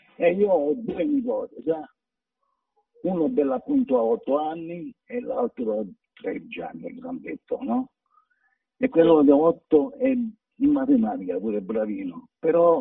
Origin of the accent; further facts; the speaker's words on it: Gradisca d'Isonzo, Friuli-Venezia Giulia, Italy; La conosco perché io sono di Gradisca pure.